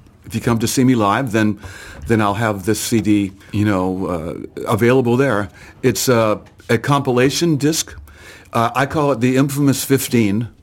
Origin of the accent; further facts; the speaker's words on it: Florida, United States; now in Virginia, United States; And that's how I got to Virginia, actually, is I came from Florida to Virginia to go to university and stayed.